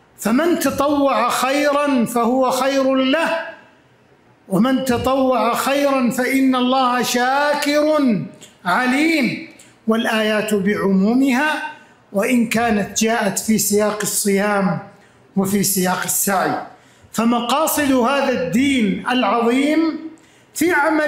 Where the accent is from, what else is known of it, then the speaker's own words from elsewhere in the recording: Saudi Arabia; وهل ريادة بلادنا المملكة العربية السعودية منذ تأسيسها